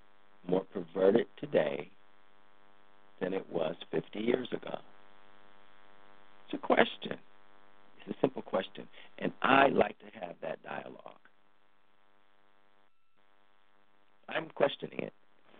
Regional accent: Cleveland, Ohio, United States; From New York to Baltimore to Texas, South Carolina, Missouri, Cleveland, my hometown.

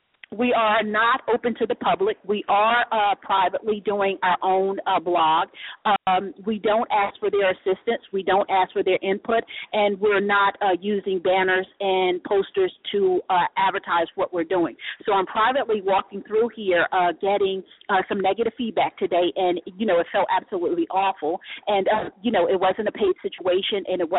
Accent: Asbury Park, New Jersey, United States; right across the, you know, bridge from my, you know, town of where I grew up in Asbury Park, New Jersey.

